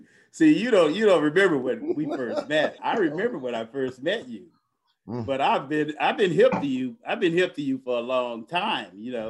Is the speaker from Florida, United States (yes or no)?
yes; Kissimmee, Florida, United States; Well, I grew up in Kissimmee, Florida in 1955, August 12th.